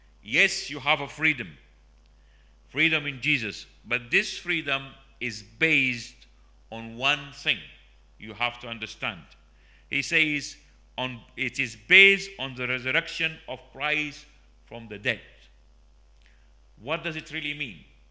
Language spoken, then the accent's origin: English; Sudan; English is a second language; moved away as an adult; now in United Kingdom; I come from Sudan, where the church have been persecuted. I've been to jail many times. And we come to the UK, I came 25 years ago almost